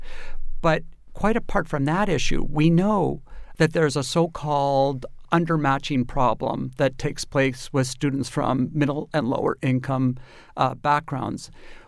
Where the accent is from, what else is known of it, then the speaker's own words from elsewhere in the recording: Canada; I come from Canada, as you know.